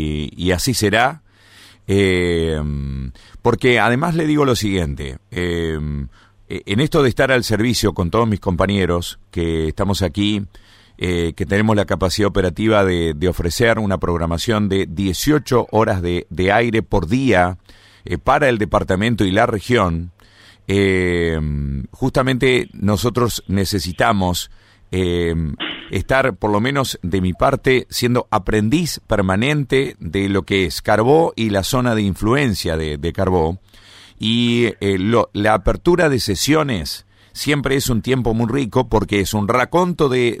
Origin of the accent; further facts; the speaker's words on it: Gualeguaychú, Entre Ríos, Argentina; nosotros que somos justamente de la zona, que somos nacidos y criados en Gualeguaychú